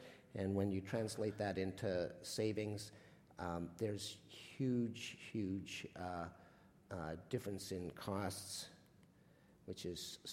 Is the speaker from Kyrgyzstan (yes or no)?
no; Alberta, Canada; I've concentrated on Alberta and Ontario because I'm from Alberta and because I'm now in Ontario.